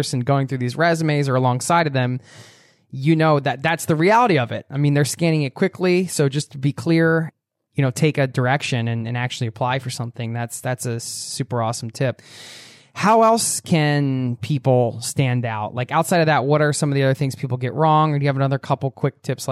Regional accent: United States; So you're Canadian. I'm from the States.

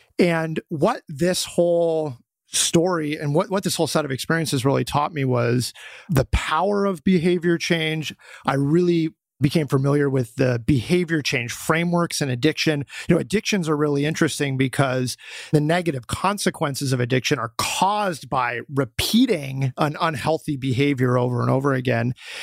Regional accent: Boulder, Colorado, United States; So I'm from Boulder, Colorado. I'm the oldest of four. We're all within 5 years. And Boulder was this very fertile ground for me when I was young.

